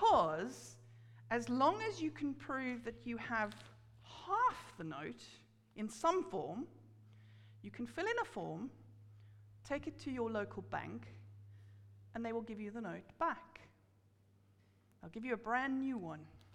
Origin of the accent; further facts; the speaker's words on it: South Africa; moved away; when I was growing up in South Africa, we had rand notes